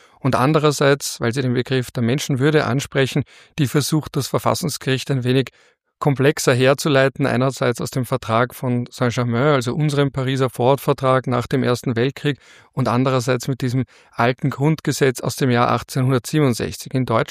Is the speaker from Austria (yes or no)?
yes; Austria; Das sage ich jetzt auch wieder als Österreicher